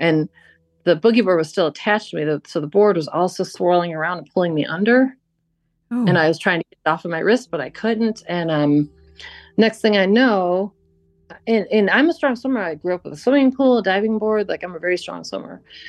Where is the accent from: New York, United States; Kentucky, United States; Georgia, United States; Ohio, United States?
New York, United States; Buffalo